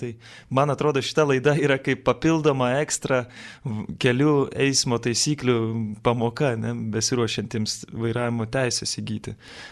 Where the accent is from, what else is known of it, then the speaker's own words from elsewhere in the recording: Vilnius, Vilnius County, Lithuania; vis tiek esu vilnietis ir čia tiek mašin, tiek kamščių